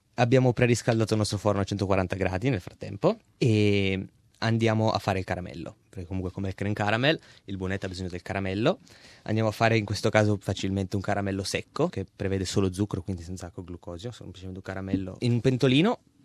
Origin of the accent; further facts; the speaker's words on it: Turin, Piedmont, Italy; Sì, sono di Torino